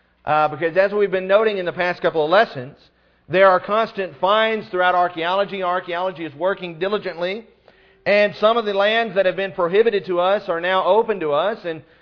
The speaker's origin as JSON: {"language": "English", "region": "Illinois", "country": "United States", "tie": "born there", "said": "They were both born in Mississippi and I was born in Illinois."}